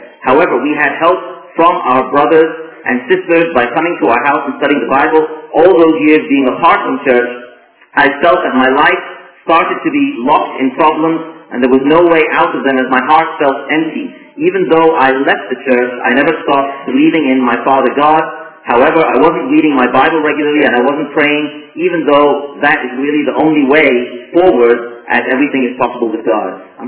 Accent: Armenia; English is a second language; So I laughed and said, "How can I not speak Armenian if I'm from Armenia?"

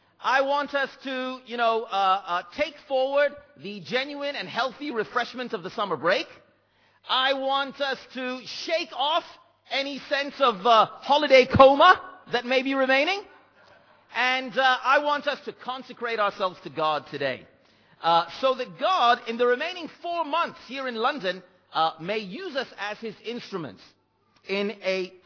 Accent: India; places because of my father's job. We traveled around. But every couple of years, we would go back to my home country of India.

